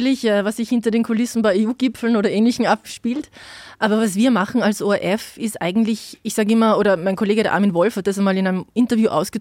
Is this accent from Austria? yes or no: yes; Werfen, Salzburg, Austria; moved away as an adult; now in Brussels, Belgium; Ich komme nicht weit, ich bin aufgewachsen, nicht weit weg von der Stadt Salzburg, ich komme aus Werfen. Bin dort aufgewachsen und bin jetzt seit 6 Jahren in Brüssel und dort Korrespondentin für den ORF.